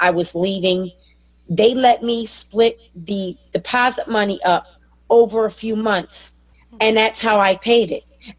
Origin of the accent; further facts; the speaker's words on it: New Jersey, United States; I know for me, I'm in the tri-state area, Philadelphia, New Jersey, and Delaware, and I'm originally from New Jersey.